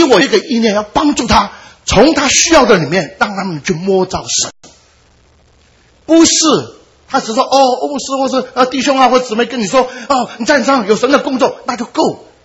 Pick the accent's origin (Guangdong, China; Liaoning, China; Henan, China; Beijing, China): Guangdong, China; 我的是北方，我是广东人